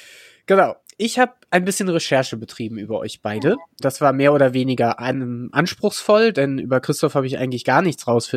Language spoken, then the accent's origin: German; North Rhine-Westphalia, Germany; now in Hamburg, Germany; ich komme ja ursprünglich aus NRW